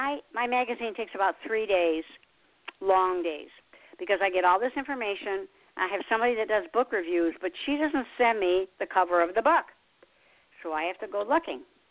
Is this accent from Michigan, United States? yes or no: yes; Detroit, Michigan, United States; I came from Detroit, so we had three newspapers, the Free Press, the News, and the Times.